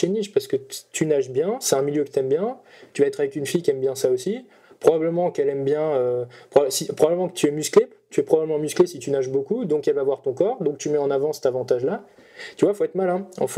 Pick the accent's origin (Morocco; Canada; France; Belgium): France; ce qu'RSD fait chez nous en France